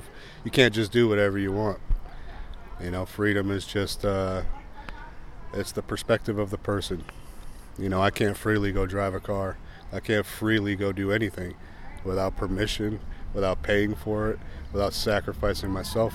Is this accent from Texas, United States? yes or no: no; Florida, United States; Just from a different area. It's different here for me. I'm from Florida, and we have more of a unity type thing